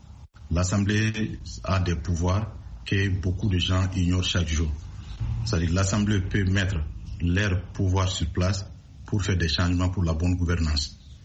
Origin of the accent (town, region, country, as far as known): Mali